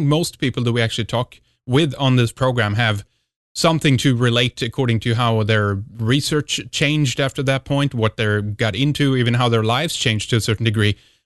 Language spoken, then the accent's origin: English; Sweden; from Sweden